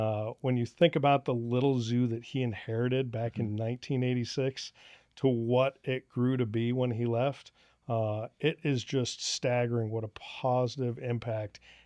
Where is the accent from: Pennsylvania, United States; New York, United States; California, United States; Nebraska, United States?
Nebraska, United States; Lincoln; I grew up in Lincoln.